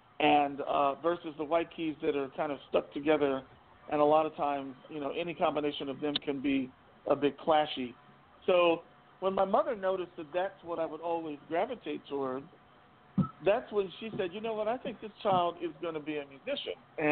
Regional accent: Pine Bluff, Arkansas, United States; Well, I grew up, I was born and raised in Arkansas, grew up in Pine Bluff, Arkansas

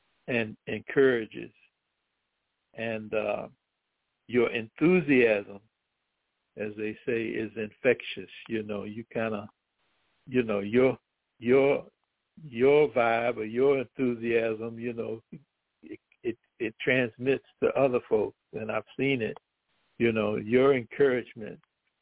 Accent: Washington, District of Columbia, United States; he lived for a long time in my hometown of Washington, D.C.

